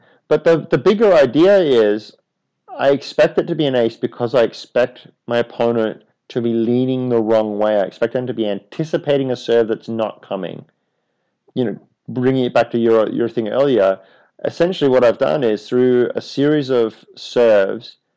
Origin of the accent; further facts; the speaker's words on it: Australia; I'm Australian and baseball is a big